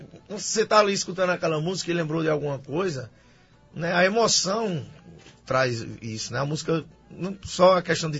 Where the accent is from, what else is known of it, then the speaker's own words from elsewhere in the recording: Carnaíba, Pernambuco, Brazil; A minha adolescência em Carnaíba era a questão de estilo de forró